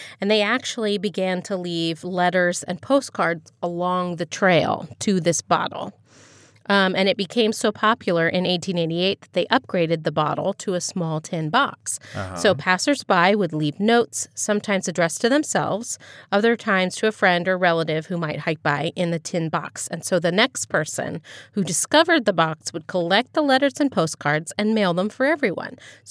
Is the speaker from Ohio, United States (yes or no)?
yes; Dayton, Ohio, United States; You know where I grew up in Dartmoor. Just outside of Dayton, Ohio.